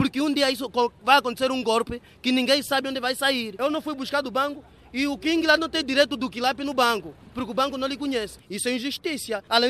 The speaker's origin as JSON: {"language": "Portuguese", "country": "Angola", "said": "Queremos o nosso dinheiro, porque eu sou angolano, tenho o direito de andar com quase."}